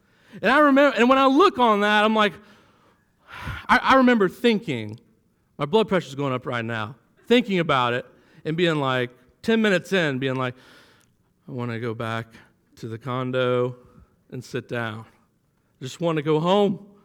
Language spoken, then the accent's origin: English; Florida, United States; moved away as an adult; now in Kentucky, United States; Well, most of you know I'm from Florida. You can probably tell by my tan. But I think the Lord knew that when I was in my late 20s, I would move to Kentucky